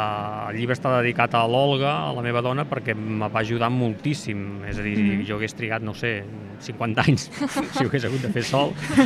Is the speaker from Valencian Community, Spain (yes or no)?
no; Calonge, Catalonia, Spain; Jo, mira, sóc de Calonge, no sé, no?